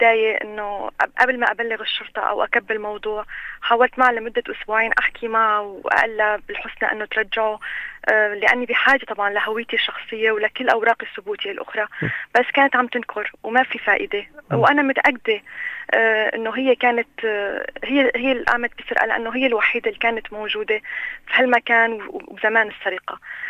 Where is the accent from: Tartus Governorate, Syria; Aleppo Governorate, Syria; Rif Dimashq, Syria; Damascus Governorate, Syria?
Aleppo Governorate, Syria; Aleppo